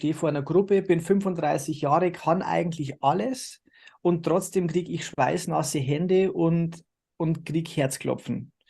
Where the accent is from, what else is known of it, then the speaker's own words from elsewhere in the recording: Bavaria, Germany; accent: Bavarian; Ich versuche mein Bayerisch, soweit es geht, irgendwie im Griff zu